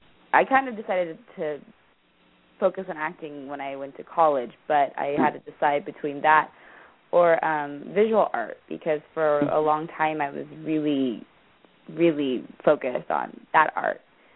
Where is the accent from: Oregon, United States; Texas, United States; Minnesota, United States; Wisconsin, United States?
Texas, United States; Houston; now in Los Angeles, United States; Because I grew up in Houston where there's tons of diversity